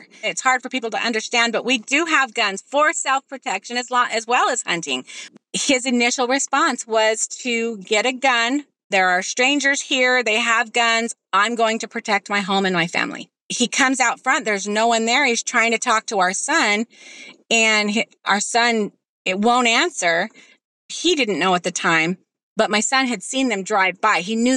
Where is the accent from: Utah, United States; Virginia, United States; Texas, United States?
Utah, United States; We are from Utah. We come, both sides of our family are hunters, gun owners.